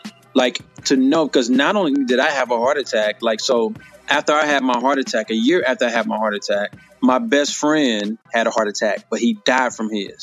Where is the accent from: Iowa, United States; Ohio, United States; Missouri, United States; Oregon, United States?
Missouri, United States; Ferguson; But, you know, I grew up in Ferguson. Grew up in Berkeley and Florissant. Those are all surrounding municipalities that are at least the minutes away from each other.